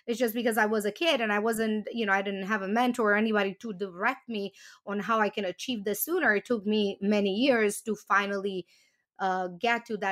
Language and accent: English; Romania; when I grew up in Romania. Like when I grew up, we were already amazing, right? Because we did have a place to live and we did have electricity. We did have hot water, even though it was coming once a week.